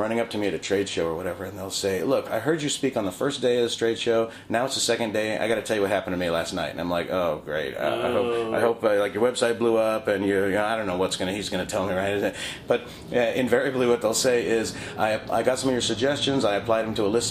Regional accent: Los Angeles, California, United States; Sorry, I apologize. I'm from Los Angeles.

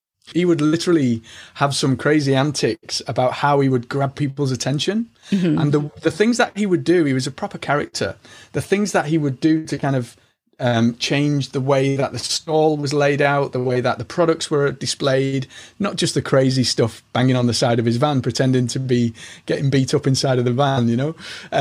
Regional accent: Liverpool, North West England, United Kingdom; So I'm from Liverpool, England

